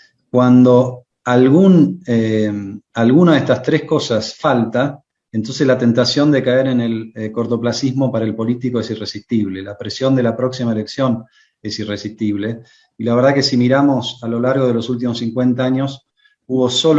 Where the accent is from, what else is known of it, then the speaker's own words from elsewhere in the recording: Argentina; Eso es lo que nos cuesta mucho conseguir como argentinos.